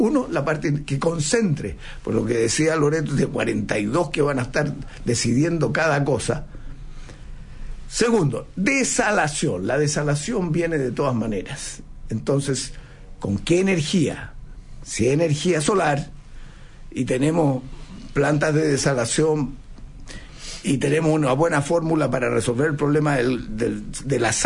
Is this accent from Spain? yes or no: no; Chile; yo quiero ser realista y que mostremos que somos capaces los chilenos de tener un camino